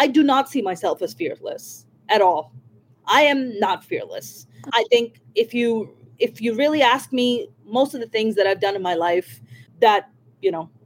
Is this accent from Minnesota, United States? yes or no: no; New York, United States; I'm a New Yorker. I grew up in New York. I tend to be very direct.